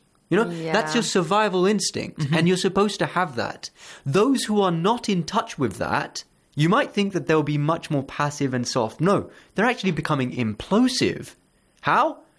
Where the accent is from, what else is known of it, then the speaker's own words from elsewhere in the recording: India; I'm originally from India as well